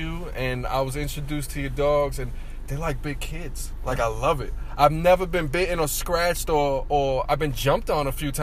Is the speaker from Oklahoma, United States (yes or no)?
no; New York City, New York, United States; you know, I'm from the Bronx, and a lot of motherfuckers in the Bronx